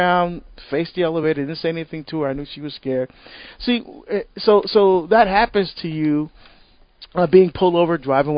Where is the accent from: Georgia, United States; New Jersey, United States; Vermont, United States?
New Jersey, United States; Hillside; I grew up in New Jersey in Hillside, right next to Newark, and I went to a parish that was predominantly white.